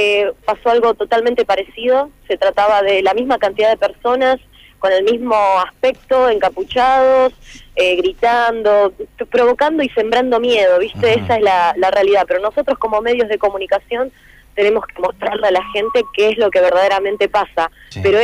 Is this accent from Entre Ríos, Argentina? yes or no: yes; Lucas González, Entre Ríos, Argentina; Exactamente, los pagos luquenses.